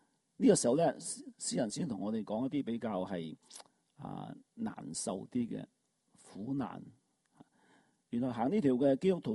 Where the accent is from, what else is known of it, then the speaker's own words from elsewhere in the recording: China; 有啲似我哋中國。啊！我哋中國人，如果睇翻我哋歷史，都係一個喺不斷喺戰爭當中啊